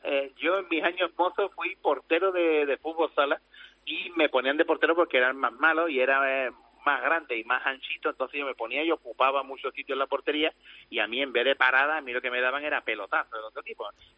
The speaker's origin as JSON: {"language": "Spanish", "town": "Jerez", "region": "Andalusia", "country": "Spain", "said": "yo soy de Jerez, y aquí en Jerez"}